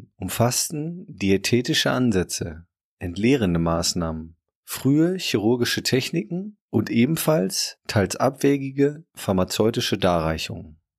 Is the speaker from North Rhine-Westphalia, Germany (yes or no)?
yes; Münster, North Rhine-Westphalia, Germany; dass der den Krieg beendende Westfälische Friede in meiner Heimatstadt Münster geschlossen wurde